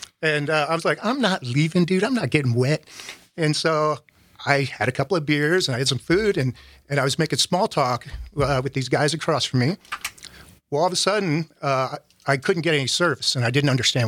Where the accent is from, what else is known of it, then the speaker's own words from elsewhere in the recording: Wisconsin, United States; I was like, "I'm from Wisconsin."